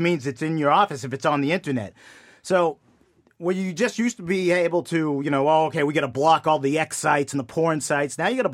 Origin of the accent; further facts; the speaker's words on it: West Peabody, Massachusetts, United States; I mean, you know I grew up in West Peabody.